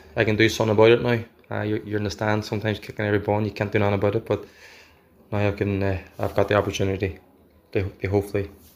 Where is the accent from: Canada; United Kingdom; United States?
United Kingdom; Derry, Northern Ireland; moved away; I'm like born and raised in Derry. I was a Derry fan, obviously, growing up.